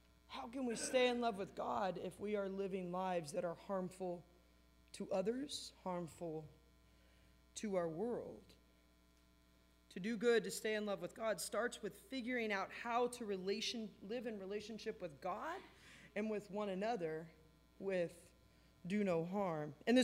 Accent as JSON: {"language": "English", "town": "Anaheim", "region": "California", "country": "United States", "tie": "born or raised there", "said": "I grew up in Anaheim, not in Canada. I didn't know anything about hockey, right?"}